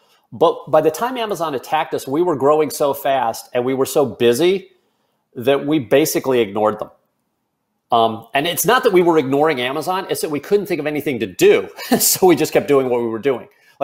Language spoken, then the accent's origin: English; St. Louis, Missouri, United States; I mean, I spent a lot of time in St. Louis, Missouri. It's my hometown.